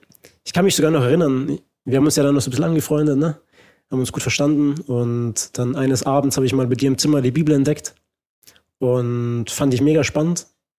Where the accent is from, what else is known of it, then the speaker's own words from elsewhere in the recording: Austria; Ja gut, ich bin in Österreich groß geworden.